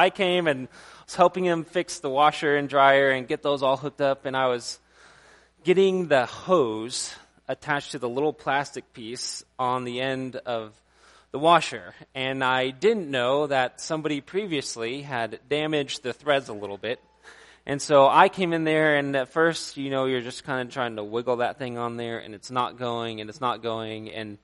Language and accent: English; Fort Worth, Texas, United States; I grew up in Fort Worth, Texas, and in downtown Fort Worth, they have these fountains.